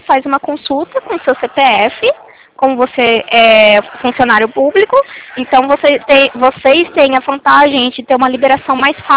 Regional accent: Valinhos, São Paulo, Brazil; Eu sou do interior de São Paulo, em Valinhos.

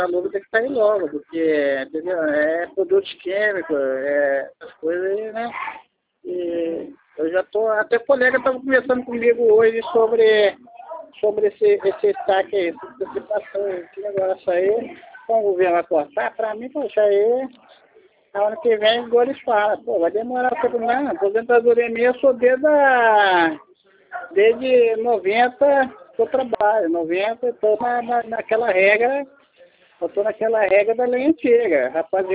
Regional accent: Resende, Rio de Janeiro, Brazil; Não, eu sou de Resende, isso, Resende.

